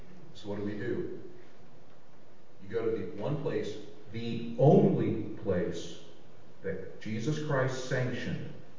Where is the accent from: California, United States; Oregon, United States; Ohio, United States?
Ohio, United States; also born or lived in Georgia, United States; I'm not a West Virginian. I grew up in Ohio. Spent 17, 20 years in Georgia. I'm not a West Virginian.